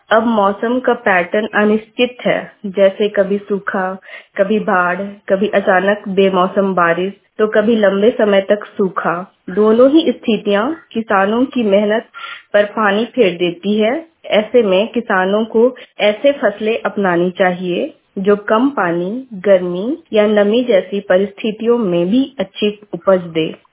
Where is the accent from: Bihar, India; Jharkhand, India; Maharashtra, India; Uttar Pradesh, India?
Jharkhand, India; Simdega; और मैं सिमडेगा झारखंड से हूँ।